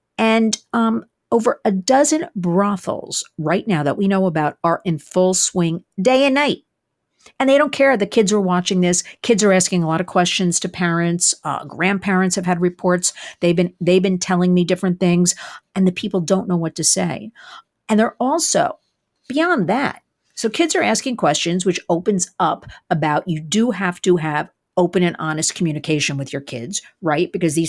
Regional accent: New York City, New York, United States; I am sitting here in the middle of New York City, my home state of New York, my city.

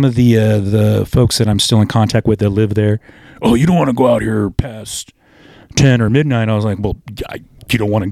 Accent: Woodland, California, United States; now in Sacramento, United States; and I'm a Sacramentan, but no, deep down, I mean, Woodland is my hometown.

